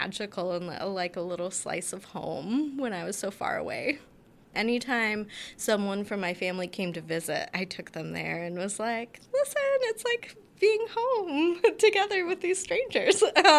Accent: Montana, United States; So I grew up in Montana, and then when I went to get my MA, I moved all the way to North Carolina, and I'd never been there, and I was feeling really homesick

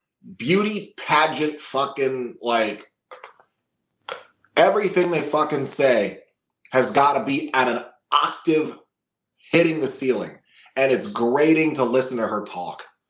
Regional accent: Florida, United States; I'm from Florida.

